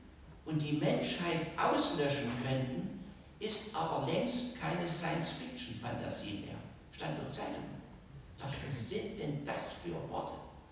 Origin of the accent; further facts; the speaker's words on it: Sosa, Saxony, Germany; Ich komme aus dem Ort, dem zentralen Weltort für die Schwibbögen aus Sosa.